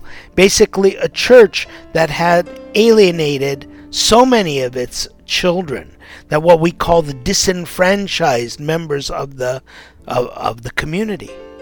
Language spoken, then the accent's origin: English; United States; as an American, I have been brought up knowing that this is my right, knowing that this country has been founded on this revolution